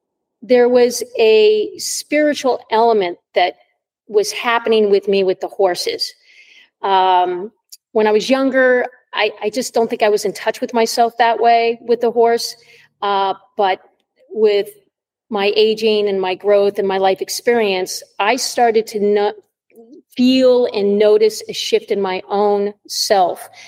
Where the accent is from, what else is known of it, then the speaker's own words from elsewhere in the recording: Massachusetts, United States; I have a background with horses. I grew up riding them in Massachusetts and gave it up in college.